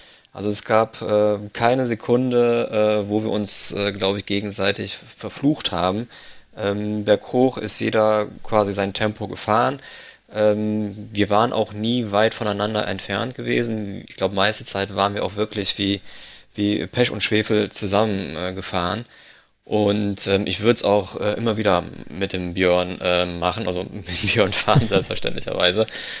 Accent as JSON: {"language": "German", "country": "Italy", "said": "Aber ja, mit beiden Damen, was soll ich sagen als Italiener?"}